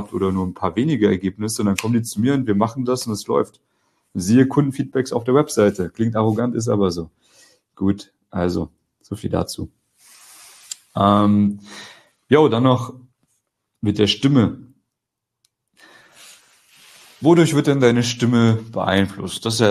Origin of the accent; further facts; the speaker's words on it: East Germany, Germany; ich bin auch aus Ostdeutschland, ich darf da Witze drüber machen.